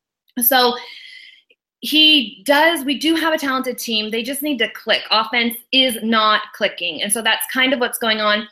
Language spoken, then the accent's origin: English; Arizona, United States; I grew up in Arizona. I went to ASU.